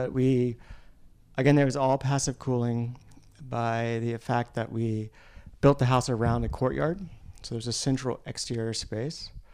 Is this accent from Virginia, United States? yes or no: yes; Virginia, United States; Growing up in Virginia, actually, I was thinking about this the other day. Actually, I grew up in a small farmhouse where we had just a screened porch